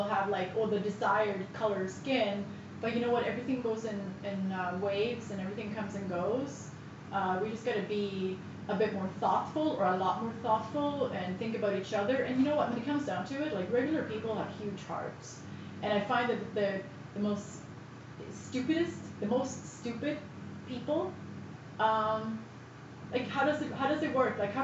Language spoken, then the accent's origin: English; Fagersta, Västmanland, Sweden; from Fagersta in Sweden, my hometown.